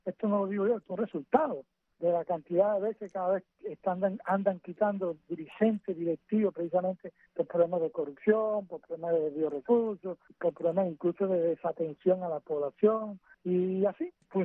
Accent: Baracoa, Guantánamo, Cuba; born there; en el hogar donde yo nací, en Baracoa

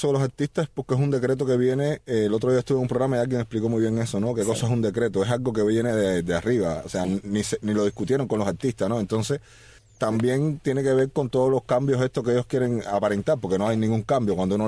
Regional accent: Cuba; moved away; yo cuando salí de Cuba dejé a mi padre y a mi madre en el cementerio, que es lo que más me ata a Cuba. No he regresado

